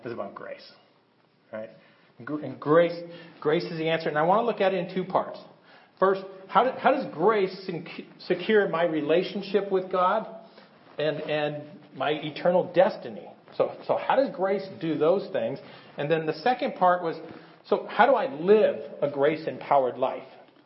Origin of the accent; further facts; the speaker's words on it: United States; born there; I was born in America, and I believe that America.